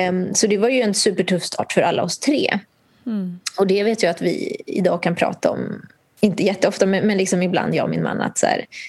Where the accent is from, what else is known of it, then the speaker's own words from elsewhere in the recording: Nicaragua; Swedish is a second language; där jag kommer ifrån i Nicaragua